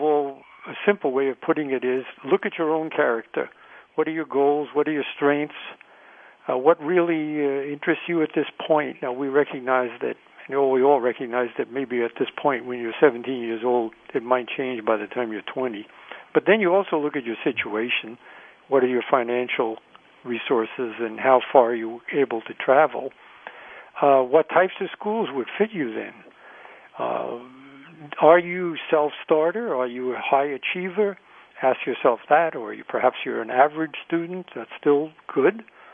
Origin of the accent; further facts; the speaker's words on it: New York City, New York, United States; You could also study engineering at Columbia, where I grew up in New York City, but I didn't want to stay in New York.